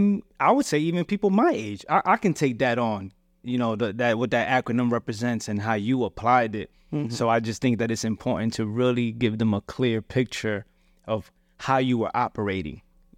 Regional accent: Paterson, New Jersey, United States; So where I come from, right? I'm from Paterson, New Jersey.

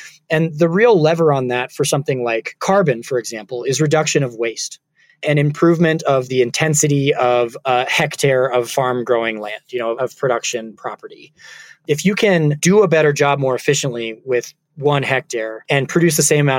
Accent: California, United States; I grew up in the Bay Area around the internet being born.

